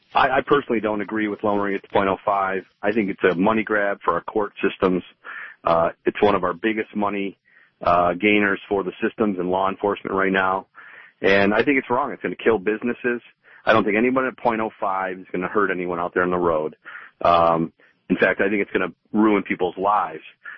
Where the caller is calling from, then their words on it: Plymouth, Michigan, United States; Hey, Peter. It's … from Plymouth.